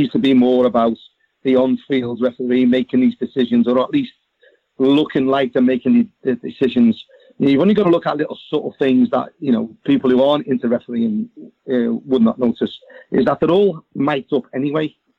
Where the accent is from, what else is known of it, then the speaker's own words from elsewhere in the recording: Liverpool, North West England, United Kingdom; Being born and bred in Liverpool